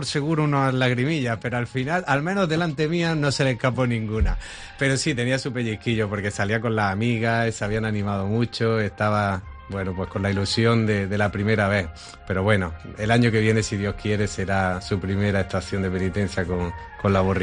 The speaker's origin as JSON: {"language": "Spanish", "town": "Alcudia de Guadix", "region": "Andalusia", "country": "Spain", "tie": "born or raised there", "also_born_or_lived": "Granada", "said": "Yo soy de Alcudia, de Guadix, y allí es donde me crié, y allí donde hice, bueno, por ejemplo, la EGB, ¿no? Yo me vine a vivir a Granada en primero de BUP, al Colegio de los Maristas. La familia se trasladó."}